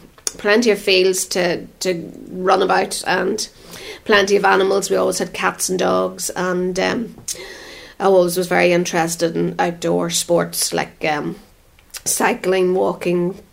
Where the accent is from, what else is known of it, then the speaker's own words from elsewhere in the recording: Churchill, Northern Ireland, United Kingdom; I was brought up in Churchill, which is about 7-8 miles from where I live now. And I would have always lived there until I got married.